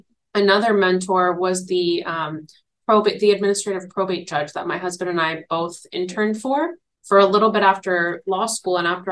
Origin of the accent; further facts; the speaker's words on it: United States; So I'm Arab American, I'm Palestinian American, and I'm viewed as different.